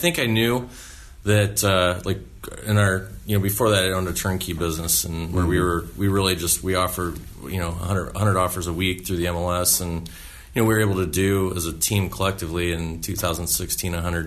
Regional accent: Chicago, Illinois, United States; from Chicago, and we have transitioned into basically a lead generation company.

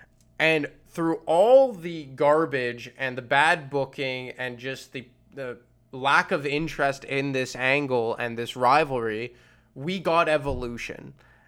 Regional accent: Montreal, Quebec, Canada; in my hometown of Montreal, Quebec, Canada

